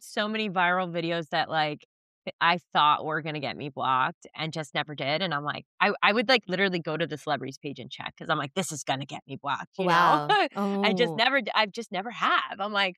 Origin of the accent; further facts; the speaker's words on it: New Jersey, United States; Because I'm from New Jersey, right? So I'm like, he's country to me.